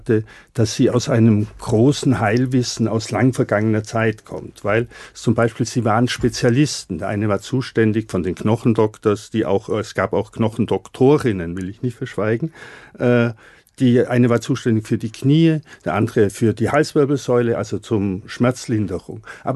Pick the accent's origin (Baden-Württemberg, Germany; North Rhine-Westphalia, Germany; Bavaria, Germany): Bavaria, Germany; Ich bin im Allgäu aufgewachsen